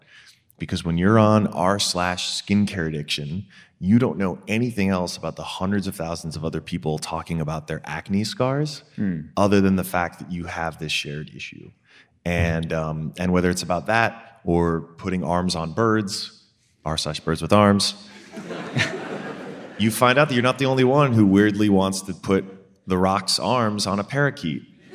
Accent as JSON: {"language": "English", "town": "Brooklyn", "region": "New York", "country": "United States", "said": "Oh, dude, it's fine. Like, I'm from Brooklyn. I see rats all the time."}